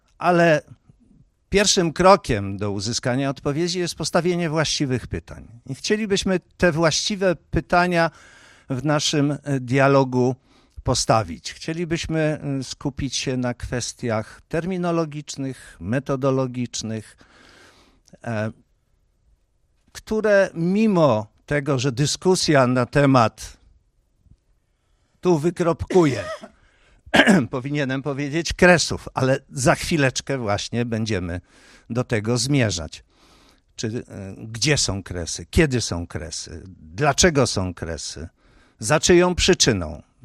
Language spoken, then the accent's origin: Polish; Lublin, Lublin Voivodeship, Poland; Ja jestem z Lublina.